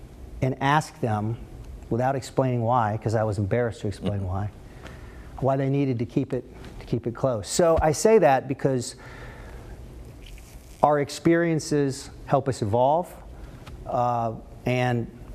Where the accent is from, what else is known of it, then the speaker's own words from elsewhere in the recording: Florida, United States; born there; I was born in South Florida. As a kid, I wasn't raised to see color.